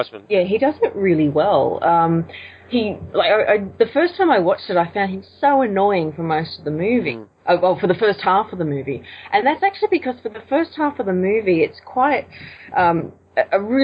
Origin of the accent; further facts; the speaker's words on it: Australia; it's nice to have one that's in our setting, because so much of our culture in Australia comes via the US and the UK.